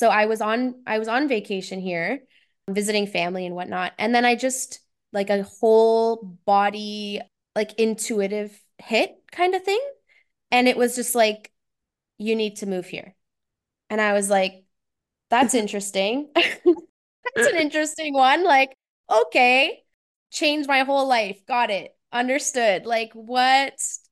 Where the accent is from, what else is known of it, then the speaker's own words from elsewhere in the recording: Ontario, Canada; I lived in the Toronto area my whole life. My parents, they're from Portugal. And then they moved over to Canada when they were young and had us and everything.